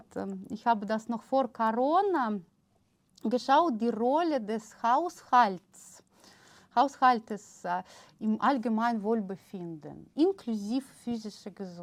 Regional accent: Siberia, Russia; German is a second language; Das liegt daran, dass ich aus Sibirien bin. Ich bin geboren in Sibirien. In Russland.

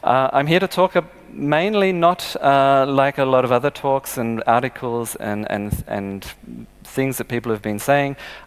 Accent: Australia; I am another Australian, but I've been living here long enough to learn to speak a little more slowly.

